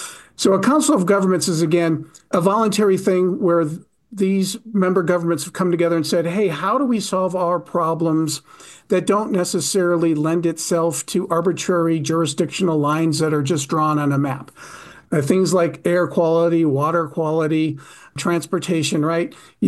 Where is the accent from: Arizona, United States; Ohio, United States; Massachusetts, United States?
Arizona, United States; I'm from Arizona